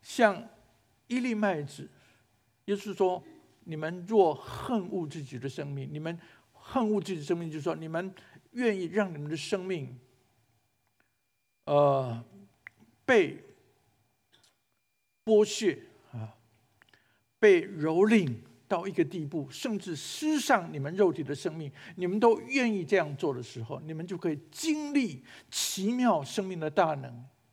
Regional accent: Hualien, Hualien County, Taiwan; 我是在台湾的花莲长大，我的母会叫做花莲港长老教会，我的母会已经有100多年的历史。

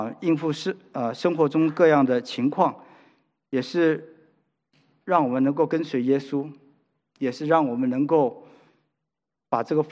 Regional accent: China; 你看我们中国人吧

